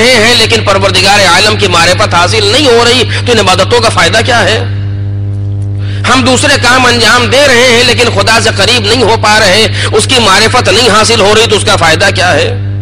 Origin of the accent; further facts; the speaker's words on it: India; ہم ہندوستان کے رہنے والے، ہندوستان نہ جانے کتنے میلے لگا کرتے ہیں